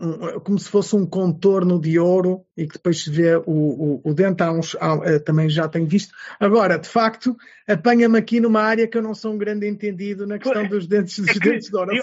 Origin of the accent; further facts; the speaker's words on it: Portugal; Porque nós, como portugueses, ouvimos só falar de São Petersburgo e de Moscovo